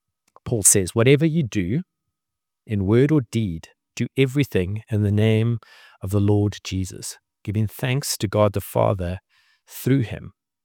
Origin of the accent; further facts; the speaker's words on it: Cape Town, Western Cape, South Africa; And I am from Cape Town